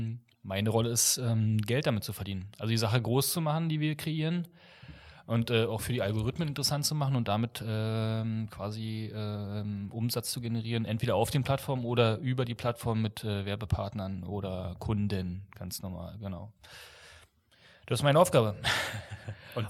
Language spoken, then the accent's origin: German; East Germany, Germany; wir kommen auch aus dem Osten.